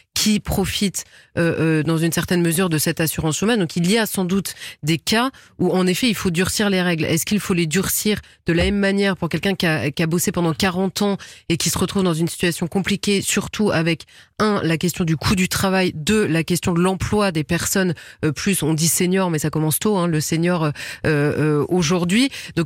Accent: France; On pourrait, je le dis en tant que Française, tout simplement

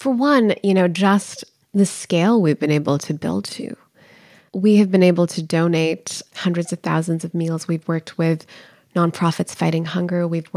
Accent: Pakistan; I can tell you as a Pakistani immigrant, how much that means to communities like my own who have simply not seen our traditions acknowledged

